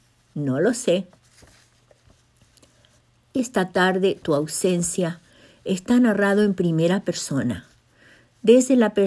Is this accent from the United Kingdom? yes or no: no; Paraguay; now in Bedford, United States; más llego hasta ustedes desde Bedford, Massachusetts, con un nuevo relato de la cosecha narrativa de mi tierra colorada, Ñandereta, Paraguay. El cuento escogido para hoy, 15 de mayo y Día de la Madre en mi país natal